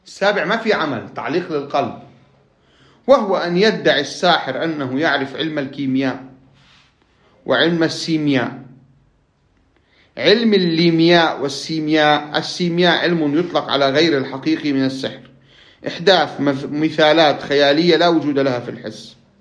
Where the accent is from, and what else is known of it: Lebanon